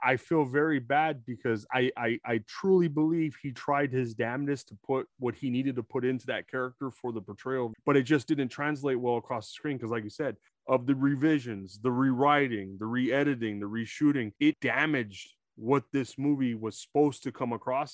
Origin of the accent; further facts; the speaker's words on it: Los Angeles, California, United States; this is a movie based upon the City of Angels, Los Angeles, my hometown